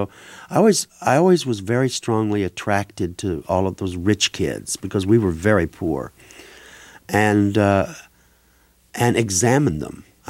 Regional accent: Lebanon, Missouri, United States; born there; Yeah, I was born in Lebanon.

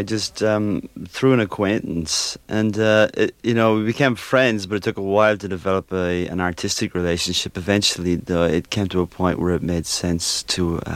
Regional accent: Ireland; I mean, growing up in Ireland, in a place where there's not a sky in the clouds instead of a cloud in the sky.

